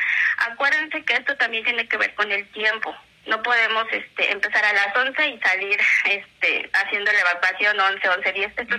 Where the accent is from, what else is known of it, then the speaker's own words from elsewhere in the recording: Mexico; para que nosotros como mexicanos sepamos actuar al momento de este tipo de emergencias